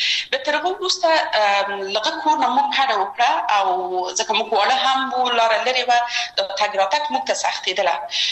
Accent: Kabul, Afghanistan; زه اصلا د میدان وردګ ولایت یم او په کابل کې بیا زیږیدلې یم. په کابل کې زیږیدلې یم، په کابل کې لوی شوم، په کابل کې مې درسونه وویل او ټول کارونه فعالیتونه مې په کابل کې و.

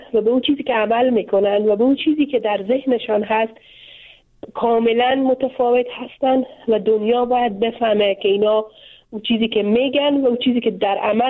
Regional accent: Afghanistan; من جدا از مردم افغانستان نیستم و مردم افغانستان که در افغانستان زندگی میکنم، در خانواده های افغان زندگی میکنم

